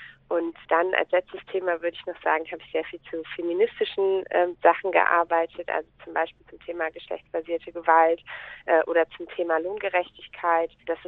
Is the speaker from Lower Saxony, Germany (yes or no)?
no; Gelsenkirchen, North Rhine-Westphalia, Germany; Ich bin Europaabgeordnete der Grünen im Europäischen Parlament und ich komme aus Gelsenkirchen ursprünglich